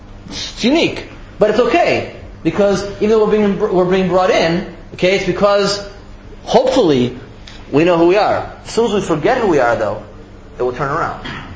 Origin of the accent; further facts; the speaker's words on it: Chicago, Illinois, United States; I remember growing up in Chicago, so my mother always had this thing whenever we would go anywhere public